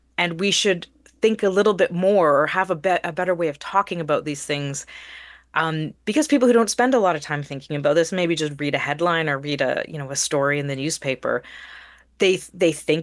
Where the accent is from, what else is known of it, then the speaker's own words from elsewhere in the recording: Canada; I was born in Canada.